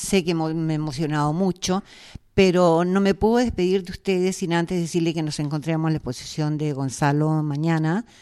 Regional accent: Chile; Yo no viví nunca en México, yo nunca salí de Chile. Yo soy una exiliada chilena en mi propia patria, en mi propio suelo.

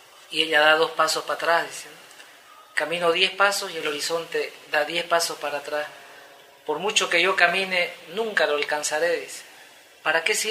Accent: Santa Cruz, Bolivia; soy de acá de Santa Cruz

